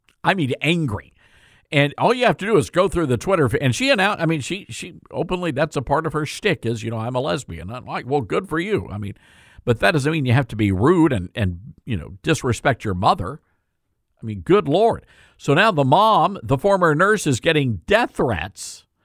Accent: South Haven, Mississippi, United States; Back in the 1970s, when your host was growing up in South Haven, Mississippi, a student at Hope P. Sullivan Elementary School

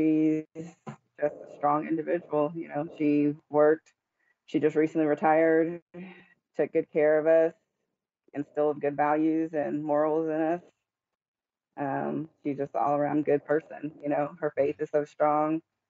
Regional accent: Killeen, Texas, United States; We grew up here in Killeen, Texas.

